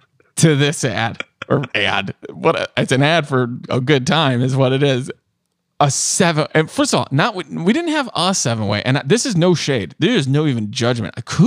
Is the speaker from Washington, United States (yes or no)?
no; Rochelle, Illinois, United States; I want to open a bar in my hometown in Rochelle and call it the Tattler.